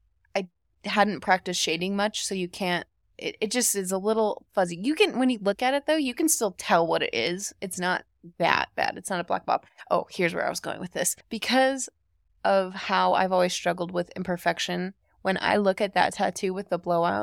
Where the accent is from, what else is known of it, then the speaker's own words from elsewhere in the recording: Monterey, California, United States; And I grew up in Monterey, and there was a lot of jellyfish.